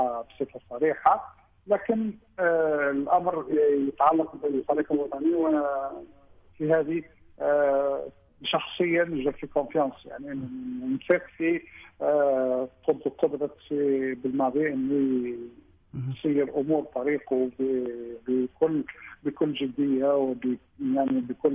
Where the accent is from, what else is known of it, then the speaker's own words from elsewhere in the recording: Algeria; وهذا واجبنا كجزائريين كلنا أن نحضر له